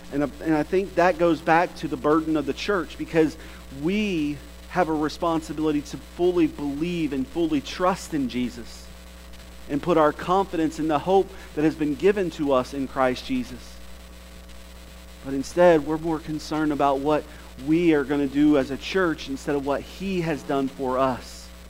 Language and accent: English; Jacksonville, Florida, United States; I grew up in Jacksonville